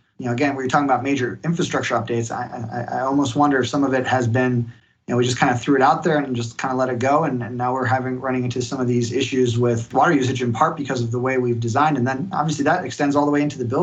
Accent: Germany; now in United States; And in Germany, my home country, they focus more on almost like a modular design

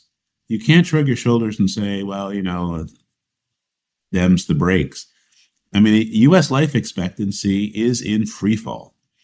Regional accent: California, United States

